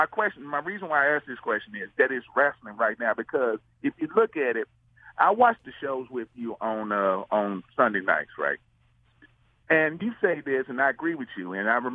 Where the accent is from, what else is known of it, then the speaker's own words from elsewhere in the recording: Memphis, Tennessee, United States; I grew up in Memphis, and trust me, if you don't know Memphis wrestling, it has some wacky, silly stuff.